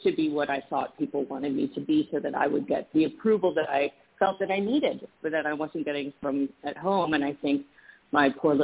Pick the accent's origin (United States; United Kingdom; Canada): United Kingdom; London; born there; So I was born in 1969 in London, England, to American parents